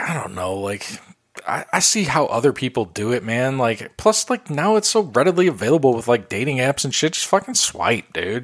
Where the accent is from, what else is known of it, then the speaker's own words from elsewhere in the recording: Chicago, Illinois, United States; And like it growing up in Chicago when all that was going on